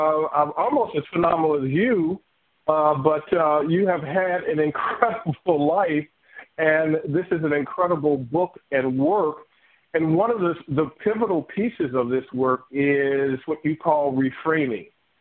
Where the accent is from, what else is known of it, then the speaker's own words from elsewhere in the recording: Chicago, Illinois, United States; Chicago White Sox, yay, my hometown